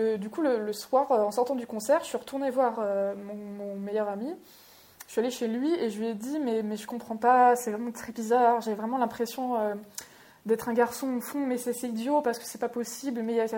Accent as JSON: {"language": "French", "region": "Pays de la Loire", "country": "France", "said": "je viens pas du tout de Paris, mais je viens vraiment d'un milieu très rural, je viens de la Vendée, donc milieu catho, de droite. Donc heureusement, je viens d'une famille de fonctionnaires, enfin d'enseignants, de gauche"}